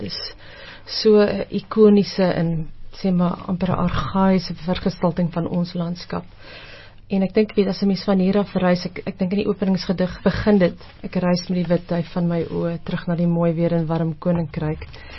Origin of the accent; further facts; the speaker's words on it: Free State, South Africa; Destyds waar ek groot geword op die Vrystaat se platteland in die Noordweste, was dit altyd mooi weer en warm oor die radio.